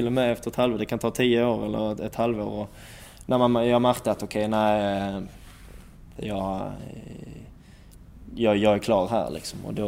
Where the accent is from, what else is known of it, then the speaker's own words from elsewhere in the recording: Landskrona, Skåne, Sweden; Och jag är ju uppvuxen i Landskrona kommun